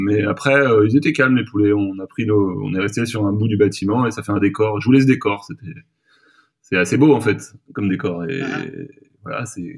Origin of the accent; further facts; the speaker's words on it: West France, France; C'est pas là où j'ai grandi, mais ça reste l'ouest de la France.